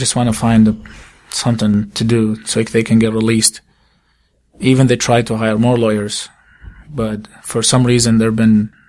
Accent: Iraq; "We are here to apply for asylum. We're from Iraq."

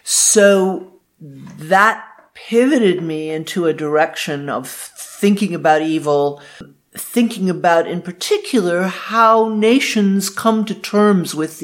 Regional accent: Atlanta, Georgia, United States; born there; I was born in the South, in Atlanta, Georgia, and my mother was involved in the civil rights movement.

